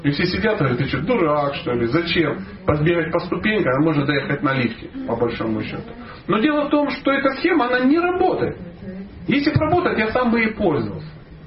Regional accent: Dnipro, Dnipropetrovsk Oblast, Ukraine; когда-то в детстве очень захотел мороженое, а денег не было. И, короче, у меня возник преступный план. Я же из Днепропетровска.

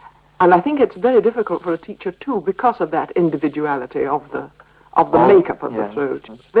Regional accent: North West England, United Kingdom; accent: Lancashire; My Lancashire accent protruding, I know.

